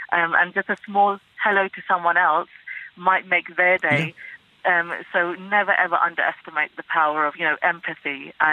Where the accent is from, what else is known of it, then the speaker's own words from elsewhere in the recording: Pakistan; I'm a minority, you know, I wear a headscarf. I'm originally from Pakistan.